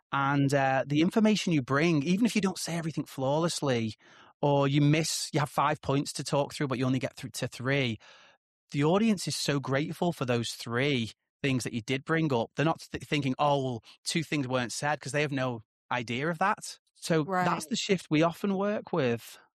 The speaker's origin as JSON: {"language": "English", "region": "North West England", "country": "United Kingdom", "tie": "born or raised there", "said": "where I grew up near Liverpool, we're all big storytellers."}